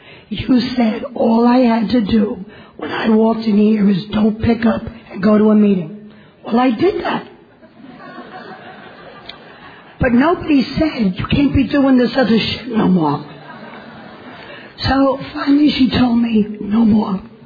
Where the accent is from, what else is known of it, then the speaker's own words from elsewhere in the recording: Hawaii, United States; with laryngitis, and I'm an addict from Hawaii.